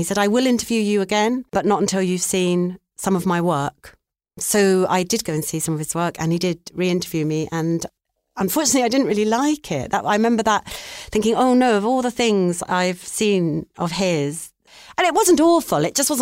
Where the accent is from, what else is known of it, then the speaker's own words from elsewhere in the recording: Barking, London, United Kingdom; born there; I was born in Barking in Essex, and I have a lot of very lovely family still in that part of the East End. But you can probably tell I don't speak like that.